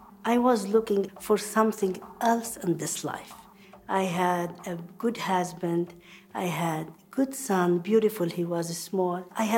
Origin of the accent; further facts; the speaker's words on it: Lebanon; I am from Lebanon. I live in a very beautiful village. It's small, but it is clean and calm.